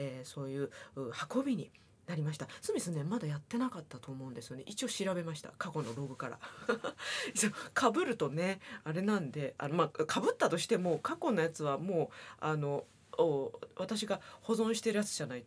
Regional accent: Osaka, Japan; 私の地元大阪

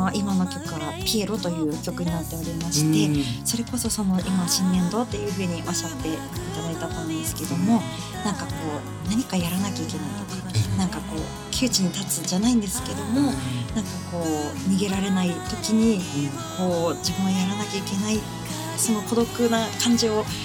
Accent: Yamagata, Japan; now in Tokyo, Japan; 私はですね、山形県出身ということで、地元の山形だったり、

